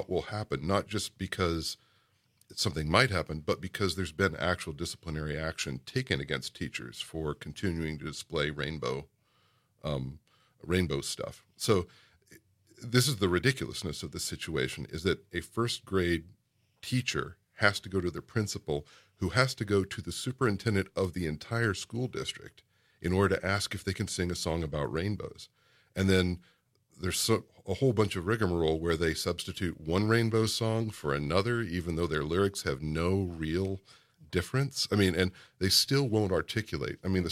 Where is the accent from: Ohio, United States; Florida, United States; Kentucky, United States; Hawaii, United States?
Kentucky, United States; I remember I grew up in South Central Kentucky in the 80s, and my mother was an elementary music teacher.